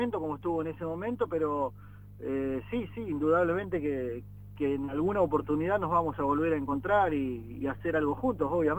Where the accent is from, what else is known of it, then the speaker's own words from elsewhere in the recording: Argentina; y después como argentino, me siento muy, muy emocionado con este momento